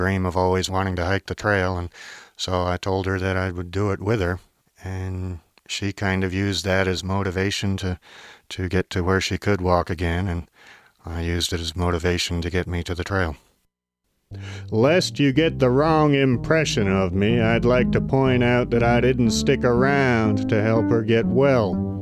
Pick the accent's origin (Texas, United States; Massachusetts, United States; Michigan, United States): Massachusetts, United States; Let's see. I was raised in Massachusetts. I was fairly normal until I started my midlife crisis at age 24.